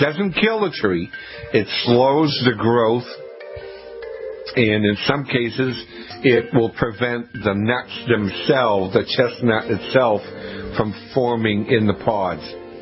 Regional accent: Auburn, Maine, United States; I grew up in Auburn, Maine, and on the street in front of my house we had 5 chestnut trees that were over 3 foot in diameter.

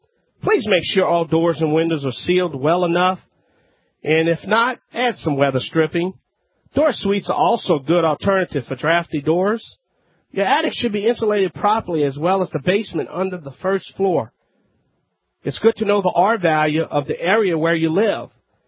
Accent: Louisiana, United States; That's right, I'm … from the Bayou Land.

